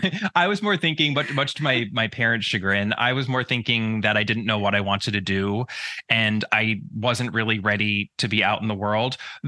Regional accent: New York, United States; So I grew up in the suburbs of New York. In the States, we call it the tri-state area.

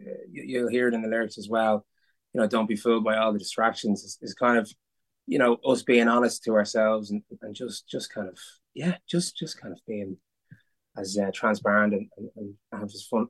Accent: Kildare, Leinster, Ireland; obviously we're two brothers. We come from Kildare. We're actually in Kildare here, and it'll be quite Kildare.

